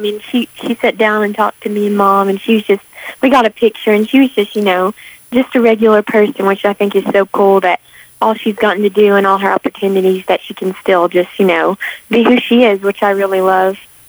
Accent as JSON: {"language": "English", "region": "North Carolina", "country": "United States", "tie": "born or raised there", "said": "I'm actually doing a thing in North Carolina, my hometown, next week with Imagination Library"}